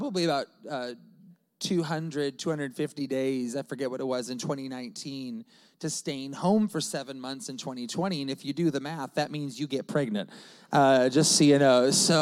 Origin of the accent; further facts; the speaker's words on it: Seattle, Washington, United States; I'm from the Seattle area, born and raised in the same church my whole life.